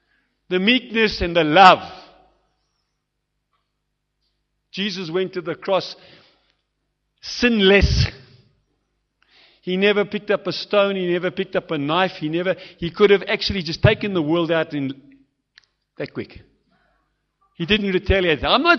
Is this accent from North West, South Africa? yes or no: yes; Ventersdorp, North West, South Africa; because I come from Ventersdorp